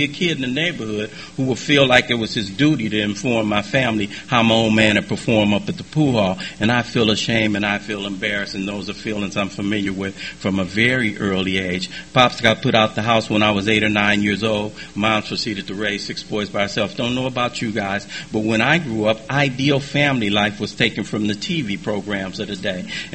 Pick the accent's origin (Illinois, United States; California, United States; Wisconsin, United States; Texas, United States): California, United States; Watts; I can't imagine being anybody other than a young brother growing up in Watts in the 60s.